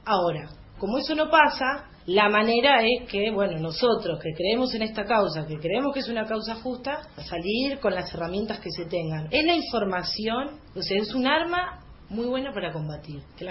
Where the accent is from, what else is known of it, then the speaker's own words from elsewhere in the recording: Argentina; de esa libertad que nosotros como argentinos gozamos y ellos no.